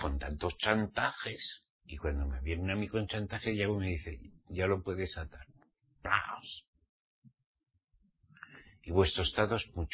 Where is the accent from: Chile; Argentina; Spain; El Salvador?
Spain; born there; Hoy en día me ha tocado … español. Español porque nací en España. Pero israelita redimido por la sangre de Yahshua, mi ciudad Daní y mi patria es Jerusalén celestial.